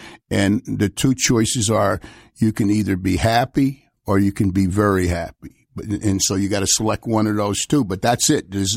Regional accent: Washington, District of Columbia, United States; At the time, I grew up in Washington, D.C., and it was about 73% black at that time.

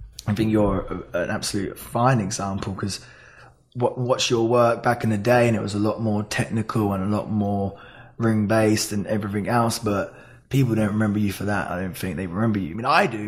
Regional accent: United Kingdom; I was always interested in villains and especially being British.

